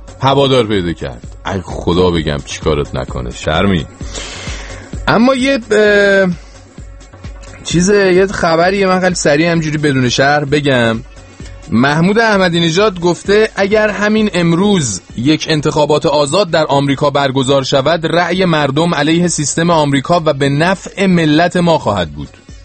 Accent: Iran; ما که این ور دنیا داریم میبینیم که حالا خارجیایی که به هر حال ما بهشون میگیم ما ایرانیم

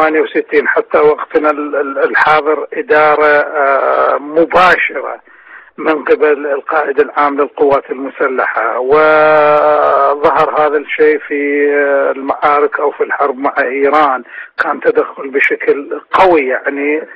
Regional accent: Iraq; مؤلمة جدا إن كثيرا كعراقيين وكعسكريين

